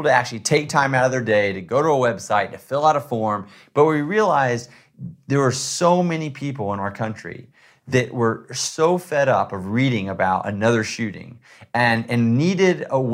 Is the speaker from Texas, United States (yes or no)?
yes; Texas, United States; I mean, I grew up in Texas hunting.